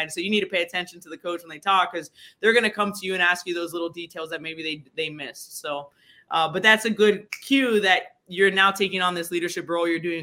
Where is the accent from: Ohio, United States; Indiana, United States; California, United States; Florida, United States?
Florida, United States; Miami; When I was growing up in Miami, fast pitch softball had just taken off when I was about 9 years old